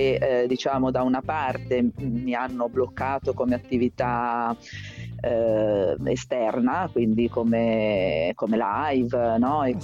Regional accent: Emilia-Romagna, Italy; born there; io sono nata in Emilia Romagna, no? Tra le vigne

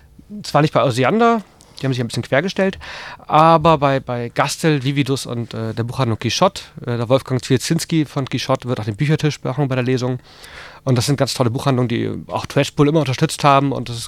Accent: Tübingen, Baden-Württemberg, Germany; in Tübingen aus dem Roman. Letzte Woche meine Heimatstadt.

